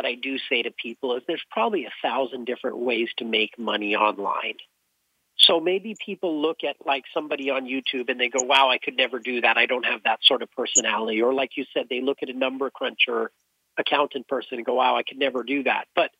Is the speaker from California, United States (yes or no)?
yes; California, United States; I lived in Massachusetts when I was 19 for school for a year. I grew up in California.